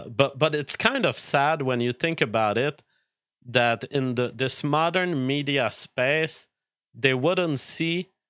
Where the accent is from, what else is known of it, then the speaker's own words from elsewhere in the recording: Northern Canada, Canada; I am from Northern Canada.